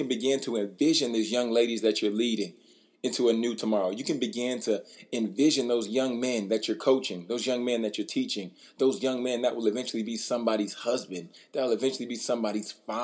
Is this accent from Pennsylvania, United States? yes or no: no; Baton Rouge, Louisiana, United States; I'm originally from Baton Rouge. So I like a little spice with everything.